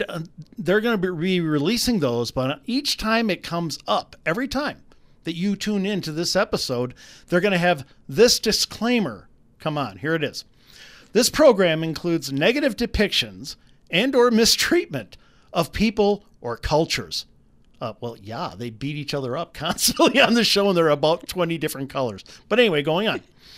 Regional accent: Wisconsin, United States; I'm from Wisconsin. We drink milk and beer, sometimes together.

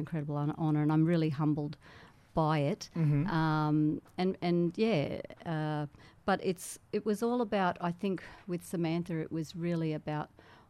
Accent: Queensland, Australia; Yeah, well, dad's side, we're from Erib, Eastern Torres Strait, and mum's side, Western Torres Strait, Mobiag and Badu Island.

